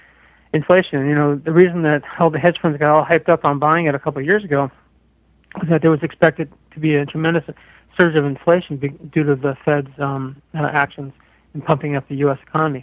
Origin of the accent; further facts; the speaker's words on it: Seattle, Washington, United States; when you hear about cities like my hometown of Seattle trying to raise the minimum wage to $15 for all workers